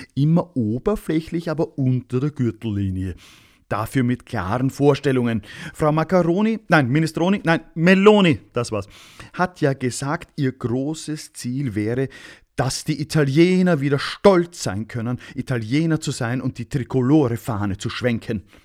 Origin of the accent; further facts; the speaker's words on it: Austria; Als Österreicher, Fachmann qua Herkunft